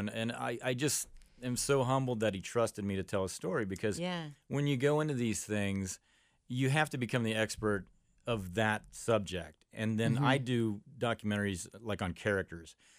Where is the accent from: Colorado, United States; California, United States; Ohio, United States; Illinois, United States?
Ohio, United States; Amelia; I'm an east sider. No way. Where? I grew up in Amelia. I went to Amelia High School, actually.